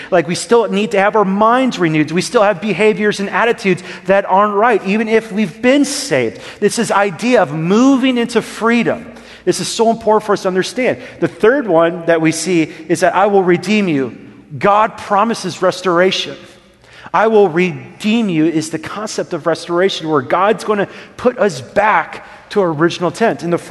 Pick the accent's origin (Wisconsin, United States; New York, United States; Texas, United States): Wisconsin, United States; I just grew up Lutheran. I'm from Wisconsin, and I'm a German. And so Germans are Lutheran in Wisconsin.